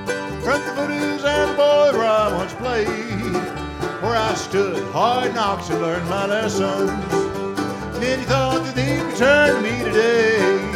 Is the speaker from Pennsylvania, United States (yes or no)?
no; Gainesville, Florida, United States; also born or lived in Tallahassee / Jacksonville; I'm from Gainesville and Tallahassee and Jacksonville and places like that.